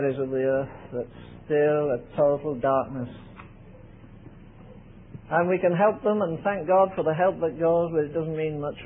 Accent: England, United Kingdom; moved away; I took the Union Jack there about 60 years ago and I've never been back for it. I'm not an Englishman first and then a Christian.

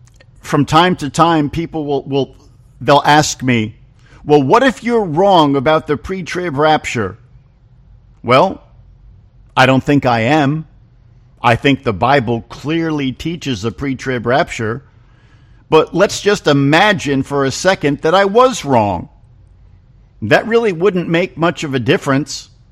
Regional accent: New Jersey, United States; Now, I'm from New Jersey, and to my way of thinking, I'm always suspicious.

